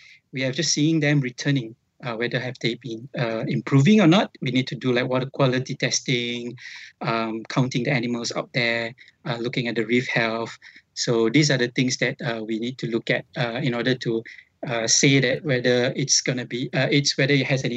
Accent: Port Dickson, Negeri Sembilan, Malaysia; English is a second language; Locally, we have seen like turtle landing in my hometown, Port Dickson, and also dolphins appearing in Port Dickson.

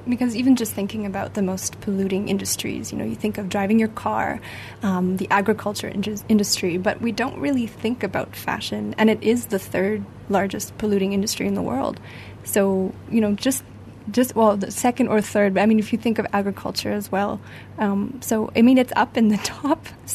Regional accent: Canada; I'm actually Canadian

